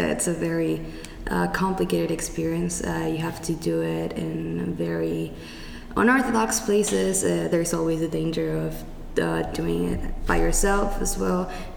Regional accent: Mexico City, Mexico; English is a second language; Well, I am from the capital. I am from Mexico City.

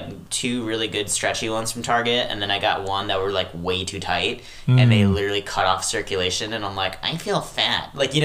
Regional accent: San Jose, California, United States; See, we did, because we grew up in San Jose, so we had the San Jose Giants

